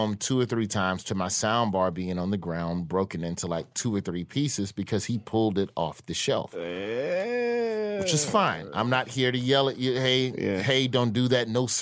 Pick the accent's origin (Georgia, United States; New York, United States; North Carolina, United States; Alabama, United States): Alabama, United States; Birmingham; I was raised religious. I was raised Baptist. I'm from Alabama.